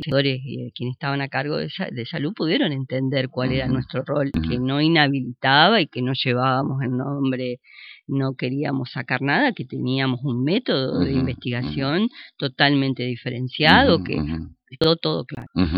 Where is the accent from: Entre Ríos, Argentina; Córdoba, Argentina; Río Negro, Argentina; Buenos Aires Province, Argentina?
Entre Ríos, Argentina; Concordia; yo soy de Concordia, amo mi ciudad